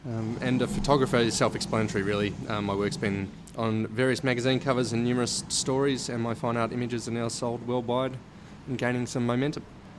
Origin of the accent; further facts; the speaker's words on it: Melbourne, Victoria, Australia; I'm from Melbourne, Australia.